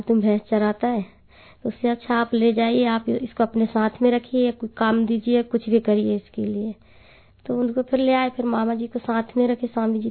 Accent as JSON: {"language": "Hindi", "town": "Patangarh", "region": "Madhya Pradesh", "country": "India", "tie": "born or raised there", "said": "हमारे गांव गए थे"}